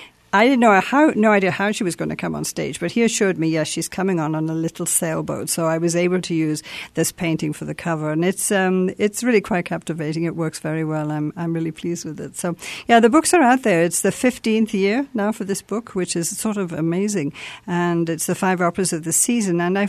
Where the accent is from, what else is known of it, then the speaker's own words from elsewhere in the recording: Ireland; Absolutely, yes.